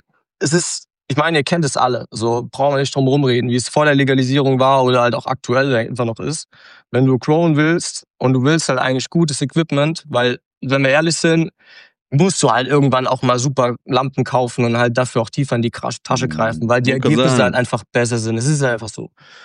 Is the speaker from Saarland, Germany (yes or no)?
yes; Saarland, Germany; ich bin eigentlich gebürtig aus dem Saarland